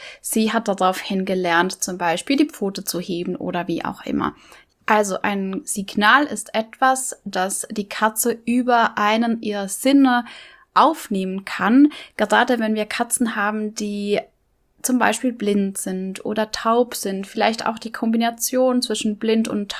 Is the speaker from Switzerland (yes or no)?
yes; Bern, Switzerland; accent: Bernese German; first language Bernese German; dann würde ich hier auch das Bärendeutsch nehmen, also Mundart, meine Muttersprache, weil das einfach mir selbst am einfachsten von den Lippen geht.